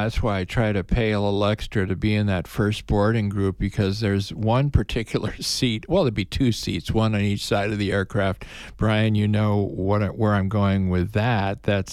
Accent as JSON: {"language": "English", "town": "Chicago", "region": "Illinois", "country": "United States", "tie": "born or raised there", "said": "Yeah, I mean, I grew up in Chicago, and Midway kind of had a, like, oh, I don't know if I want to go Midway."}